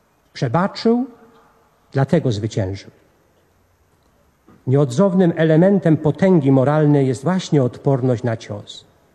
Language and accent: Polish; Pomeranian Voivodeship, Poland; Ja wywodzę się z Kaszub. W obu tych regionach szczególną wagę przywiązuje się do wiary w Boga. Przejęliśmy od rodziców wartości głoszone przez Kościół, Po katolicku wychowujemy naszych synów.